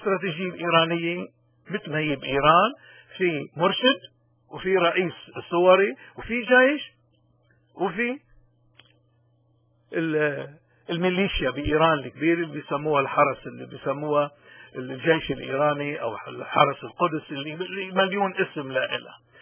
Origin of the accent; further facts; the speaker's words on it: Lebanon; ولكن نحن كلبنانيين تنستفيد من هالفرصة